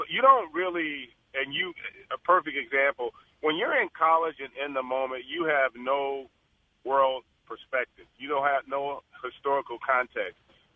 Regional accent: Las Vegas, Nevada, United States; because I grew up in Las Vegas, huge fan of Coach Stark and the Running Rebels.

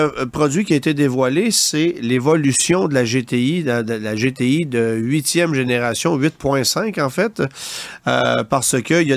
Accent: Canada; chez nous au Canada

